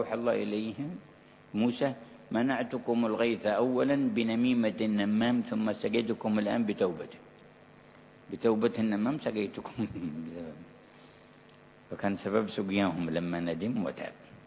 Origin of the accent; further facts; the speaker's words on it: Yemen; كان كثير من المواطن عندنا في اليمن وغير اليمن